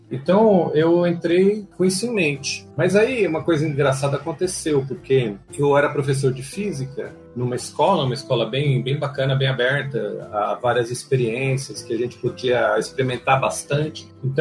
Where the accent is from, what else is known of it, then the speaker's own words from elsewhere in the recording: São Paulo, Brazil; eu sou de São Paulo, né? Capital, da periferia, na verdade, né? E hoje trabalho numa unidade da USP que também fica na periferia, na Zona Leste.